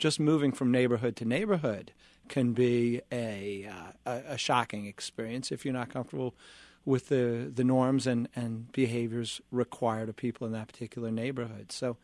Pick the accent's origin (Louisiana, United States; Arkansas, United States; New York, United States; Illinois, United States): New York, United States; New York City; born there; back in 1982, I moved here from New York, New York City in particular, is where I was born, and the cultures are absolutely different.